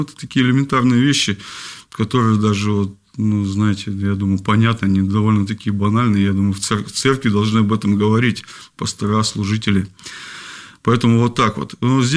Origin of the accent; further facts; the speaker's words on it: Perm, Perm Krai, Russia; now in Leningrad Oblast, Russia; Вот я, например, переехал давно уже, да, из Перми, там, вот, живу здесь, в Ленинградской области.